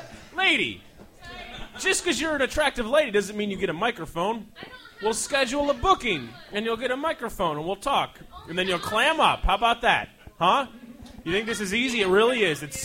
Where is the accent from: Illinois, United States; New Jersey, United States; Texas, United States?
Illinois, United States; Chicago; I am from Chicago.